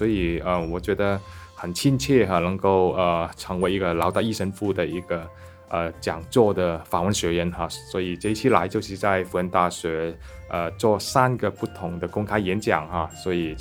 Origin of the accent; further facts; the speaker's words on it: Hong Kong; 我来自香港，香港中文大学文化及宗教系以及崇基学院神学院的老师。